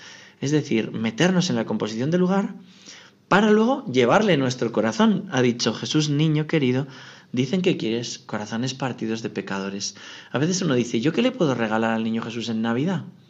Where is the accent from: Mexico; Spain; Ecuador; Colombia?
Spain; Navarre; A mí me cautiva de alegría, por ejemplo, cantarle así, porque yo soy navarro.